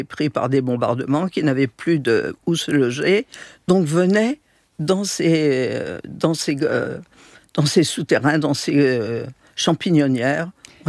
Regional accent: Vendôme, Centre-Val de Loire, France; born there; si je suis née à Vendôme, ce n'est pas pour rien, c'est la plus belle région de France.

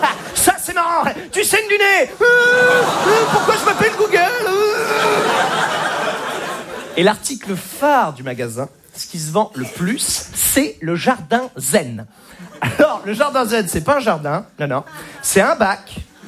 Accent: Normandy, France; Moi, à la base, je viens de Normandie.

